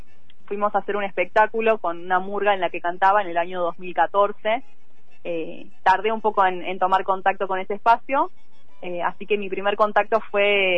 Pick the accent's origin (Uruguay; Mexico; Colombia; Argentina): Argentina; Neuquén; moved away as an adult; Yo soy de Neuquén y me vine a vivir acá en el año 2012.